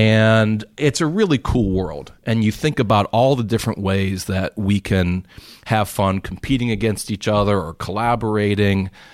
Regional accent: Pittsburgh, Pennsylvania, United States; I bleed black and gold. I grew up in Pittsburgh.

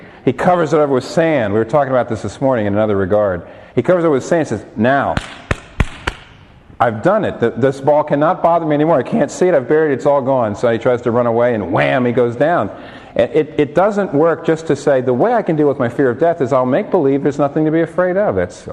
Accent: Philadelphia, Pennsylvania, United States; now in New York City, United States; we've lived in the Northeast all of our lives. We're from Philadelphia, where we've lived for a while. And we went to school in New England.

